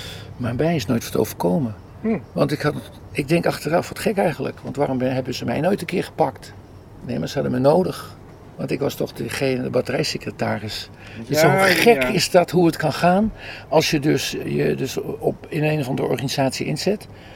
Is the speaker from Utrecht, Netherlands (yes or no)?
no; Amsterdam, North Holland, Netherlands; Ik ben geboren in het Onze Lieve Vrouwengasthuis. Toen konden mijn ouders een huis krijgen in Slotermeer.